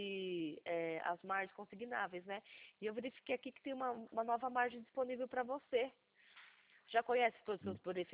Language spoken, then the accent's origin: Portuguese; Atibaia, São Paulo, Brazil; Eu sou daqui de Atibaia, tá?